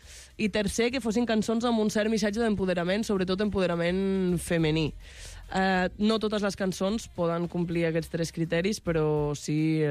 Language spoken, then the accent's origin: Catalan; Catalonia, Spain; jo he après a llegir, a escriure, a parlar en aranès, és la meva llengua, no? Mm-hmm. La meva llengua materna és el català, però ma mare parla català, ella és de Vilanova i la Geltrú, un pare és aranès.